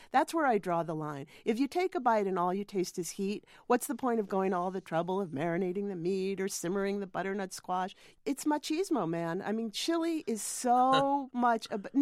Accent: Maine, United States; I soaked black beans that were grown in Maine, in my hometown actually, overnight

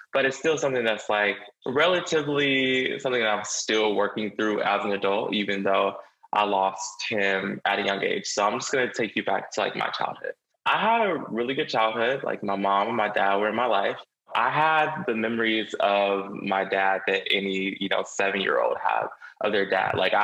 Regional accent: Gastonia, North Carolina, United States; I grew up in Charlotte, but that's actually kind of a lie because I grew up on like the suburbs of Charlotte, a small town called Gastonia.

